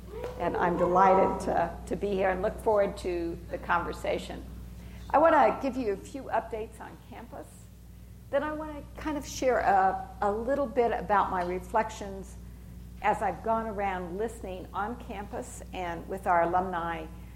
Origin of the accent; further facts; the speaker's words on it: Salina, Kansas, United States; I grew up in Kansas, in Salina. So every time we had a family vacation, we came to Denver and we stayed in the Bugs Bunny Motel, which is still here